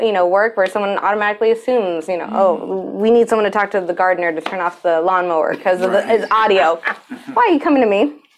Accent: United States; I'm an American, okay? I may be brown, but I am an American.

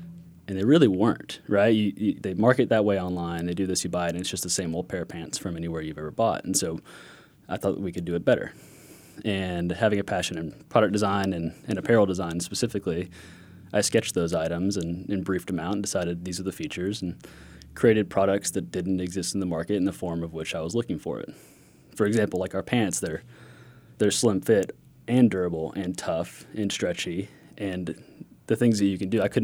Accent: Arkansas, United States; growing up in Arkansas as an outdoorsman basically my whole life, I grew up camping, hiking, backpacking

